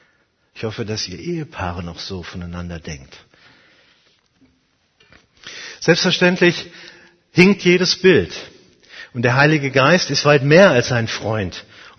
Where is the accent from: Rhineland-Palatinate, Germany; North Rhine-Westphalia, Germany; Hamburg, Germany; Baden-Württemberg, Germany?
Rhineland-Palatinate, Germany; Ich komme ja aus dem Rheinland, aus dem schönen Rheinland und aus dem Flüsse-Dreieck Rhein-Mosel.